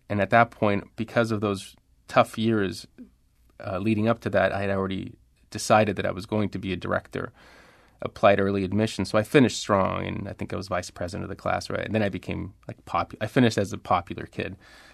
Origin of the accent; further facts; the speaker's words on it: Laredo, Texas, United States; Even though I was raised on the American side, all my family was on the Mexican side.